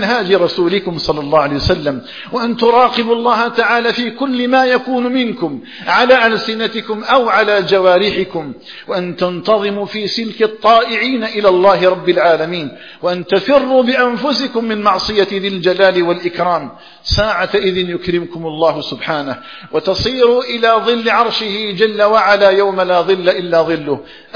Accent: Algeria; اللهم اجعل بلدنا الجزائر آمنا مطمئنا

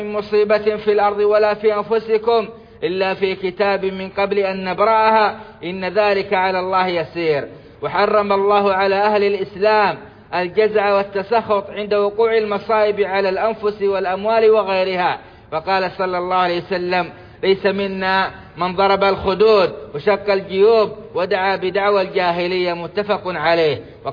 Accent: Saudi Arabia; اللهم أدم على بلادنا السعودية أمنها وإيمانها وقيادتها والخيرات في أرجائها وسائر أوطان المسلمين

